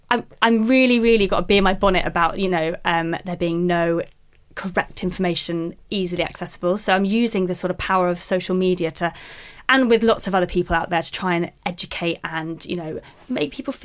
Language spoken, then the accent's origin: English; London, United Kingdom; So I grew up in London, still live in London now.